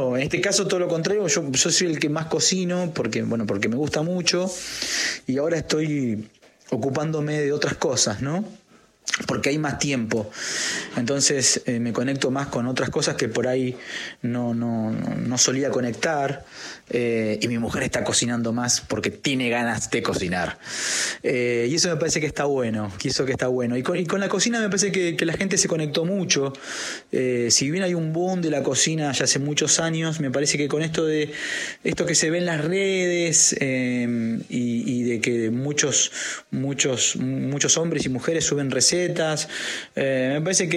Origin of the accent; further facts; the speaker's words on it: Argentina; soy un cocinero argentino.